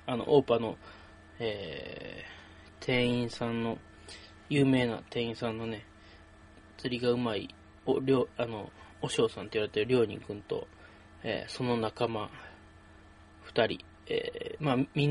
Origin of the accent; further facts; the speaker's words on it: Osaka, Japan; born there; 僕大阪生まれなんですけど、隣が奈良で、大阪と奈良の間に生駒山っていうんですかね、山脈というか山があって